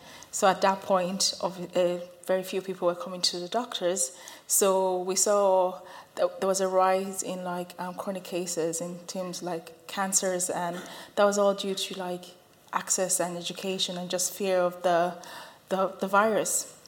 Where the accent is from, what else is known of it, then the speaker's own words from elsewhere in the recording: Dublin, Leinster, Ireland; also born or lived in Nigeria / Cork; I was born in Nigeria and I grew up in Dublin. So after college, I moved to Cork for my intern year. And that was 2014.